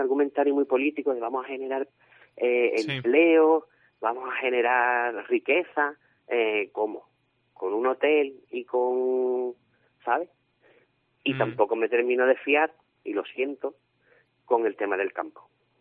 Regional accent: Cádiz, Andalusia, Spain; yo soy cadista y gaditano

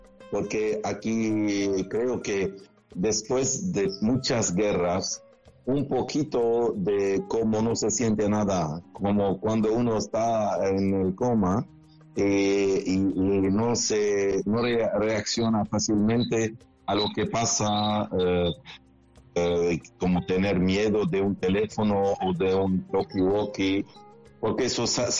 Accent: Kobayat, Akkar, Lebanon; Estoy en mi pueblito de Kobayat, que está cerca, solamente 20, 25, 30 kilómetros de Homs.

